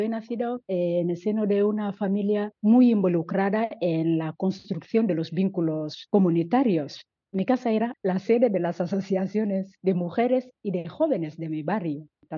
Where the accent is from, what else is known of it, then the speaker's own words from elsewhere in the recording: Senegal; now in San Sebastián, Spain; Soy senegalesa y donostiarra porque también ya llevo mucho tiempo viviendo en Donosti.